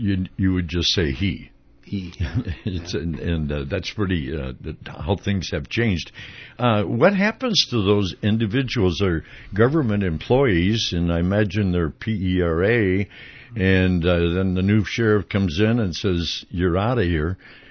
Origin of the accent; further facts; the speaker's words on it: St. Paul, Minnesota, United States; I was originally from St. Paul